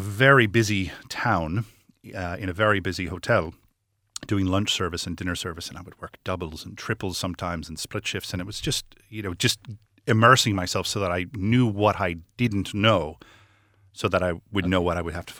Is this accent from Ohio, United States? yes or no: no; Michigan, United States; When I was young, I grew up in Michigan in America, in a very, I say, a homogenous town in a very white bread time.